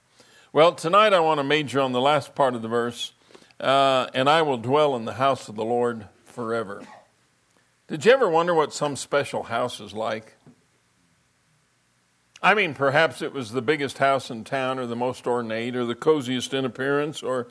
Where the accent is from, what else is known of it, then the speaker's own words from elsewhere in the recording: Pueblo, Colorado, United States; You know, as a kid growing up in Pueblo, I always wondered about what we called the Thatcher Mansion.